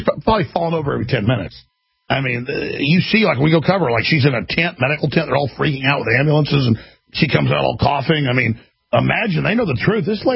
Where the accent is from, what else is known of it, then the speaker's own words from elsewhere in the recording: the South, United States; I'm from the South, folks.